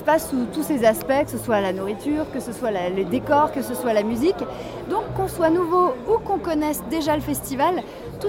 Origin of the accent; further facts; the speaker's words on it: Divonne-les-Bains, Auvergne-Rhône-Alpes, France; j'ai été à l'école là-bas, j'ai grandi à Devon et je suis du pays Gex.